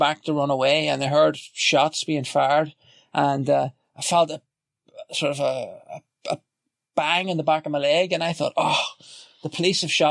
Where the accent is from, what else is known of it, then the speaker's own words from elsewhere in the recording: Belfast, Northern Ireland, United Kingdom; born there; I was born in Belfast.